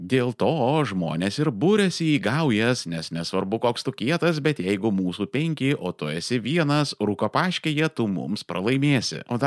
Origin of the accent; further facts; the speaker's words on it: Armenia; Aš, kaip armėnas